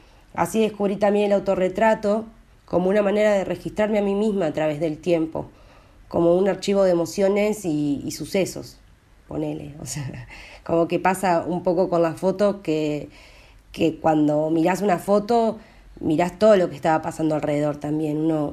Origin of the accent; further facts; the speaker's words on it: Entre Ríos, Argentina; born there; nací hace 28 años en Entre Ríos.